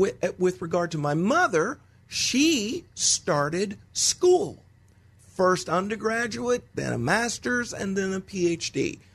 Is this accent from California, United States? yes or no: no; Texas, United States; born there; I would say that I was born in Texas.